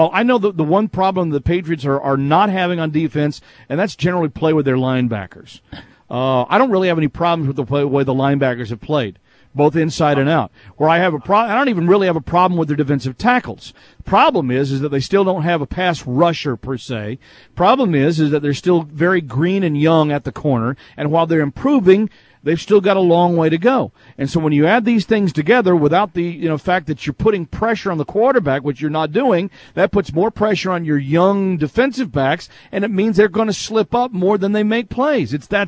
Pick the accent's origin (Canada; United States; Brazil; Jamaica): Brazil; Natal, Rio Grande do Norte; English is a second language; So if you like warm weather, you should head to my hometown at the other side of Brazil, Natal.